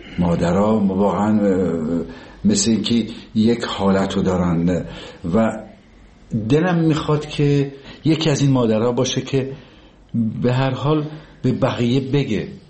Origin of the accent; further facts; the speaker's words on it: Tabriz, East Azerbaijan, Iran; دیدیم ما که بچه تبریز هستیم، کوفته تبریزی